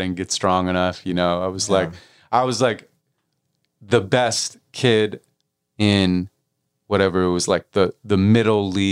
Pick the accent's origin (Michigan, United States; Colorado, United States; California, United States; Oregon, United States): California, United States; Santa Monica; I was raised in Santa Monica. And I mean, it was my mom, a single parent, a school teacher, and we lived on Bay Street in Lincoln until I was like 12.